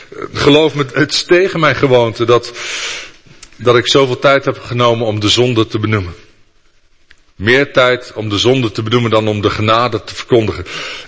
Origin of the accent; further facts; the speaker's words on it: Netherlands; Hoogmoed is misschien wat moeilijker, dat verstoppen wij als Nederlanders. Ik krijg wel eens het idee dat we als Nederlanders onszelf niet omhoog werken, want Nederlanders willen gewoon blijven